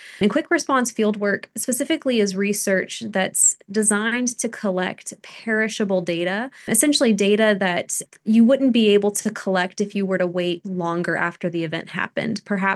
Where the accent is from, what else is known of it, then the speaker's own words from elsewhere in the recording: Texas, United States; also born or lived in Delaware; So I am from Texas originally. I'm born and raised in North Texas specifically. I was in Delaware for a few years while I was getting my PhD.